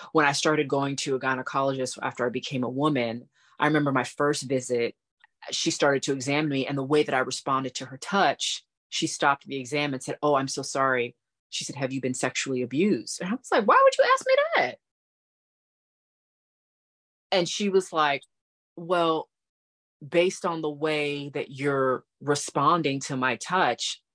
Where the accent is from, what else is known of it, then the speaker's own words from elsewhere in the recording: Florida, United States; also born or lived in Massachusetts; He was a business owner in Florida, because I was born in Massachusetts, but I was raised in Florida.